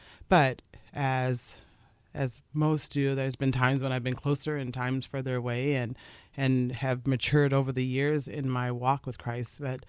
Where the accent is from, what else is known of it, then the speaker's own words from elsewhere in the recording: Lancaster, California, United States; also born or lived in Los Angeles; My dad was in the military. I was born in Los Angeles. I lived on two Air Force bases, but my junior high and high school were in Lancaster, California.